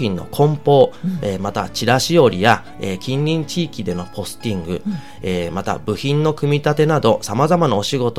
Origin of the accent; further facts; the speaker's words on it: Kamakura, Kanagawa, Japan; 鎌倉市材木座、第一小学校第一中学校卒なんですけれども、そちらの方で生まれ育った